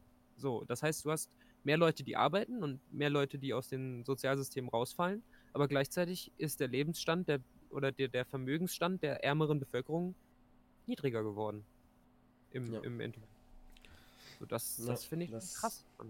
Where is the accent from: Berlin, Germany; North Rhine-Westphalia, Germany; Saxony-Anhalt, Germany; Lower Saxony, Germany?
Lower Saxony, Germany; Göttingen; in meiner Heimatstadt Göttingen